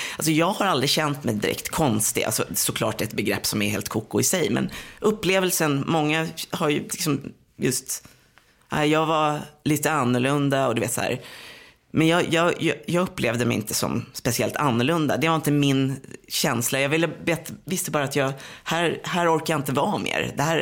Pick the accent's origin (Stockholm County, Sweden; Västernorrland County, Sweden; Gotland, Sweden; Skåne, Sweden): Stockholm County, Sweden; Tyresö; born or raised there